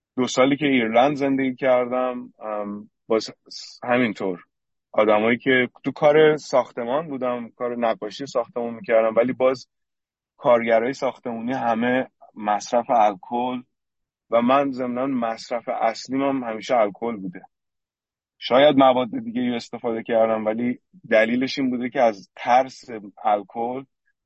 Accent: Iran; من با کلی دوگانگی توی ایران بزرگ شدم

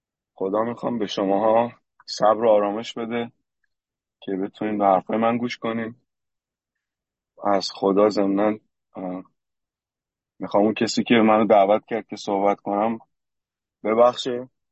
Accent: Iran; من با کلی دوگانگی توی ایران بزرگ شدم

